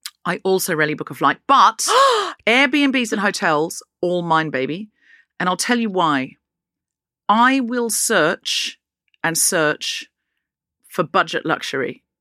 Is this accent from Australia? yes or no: yes; Australia; moved away as an adult; As an Australian